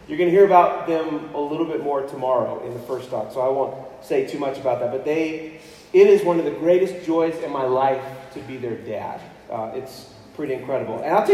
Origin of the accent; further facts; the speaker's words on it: Houston, Texas, United States; also born or lived in California; I'm California born, but I was Texas raised. I grew up in Houston, so not too far away from some of you Eastern New Mexicans.